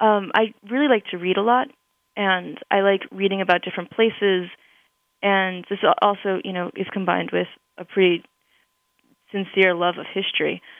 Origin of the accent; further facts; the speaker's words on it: Paraguay; even though I do have American citizenship, I was raised in Paraguay. That is my home. That is my culture. And we are a developing country